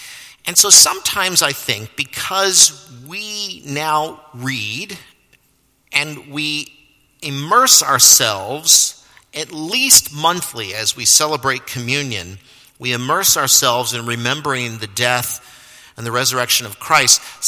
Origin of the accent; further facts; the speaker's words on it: United States; Because ultimately, I'm an American, I'm a pretty good guy, right?